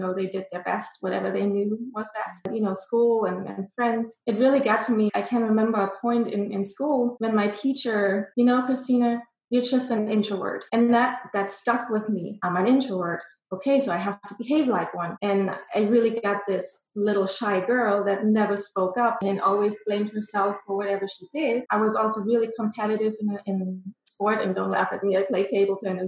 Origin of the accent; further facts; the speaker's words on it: Germany; I'm born and raised in Germany. I grew up in a really conservative, sheltered way, really judgmental environment.